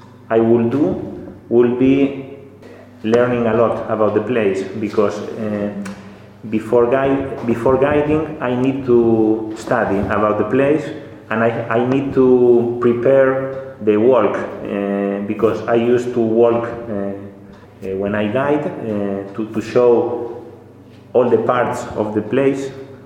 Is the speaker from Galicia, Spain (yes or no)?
yes; Lugo, Galicia, Spain; I'm from Lugo.